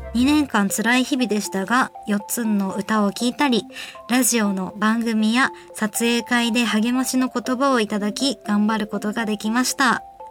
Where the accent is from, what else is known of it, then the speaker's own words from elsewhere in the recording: Nagasaki, Japan; 九州私出身なんですけど、長崎県出身なので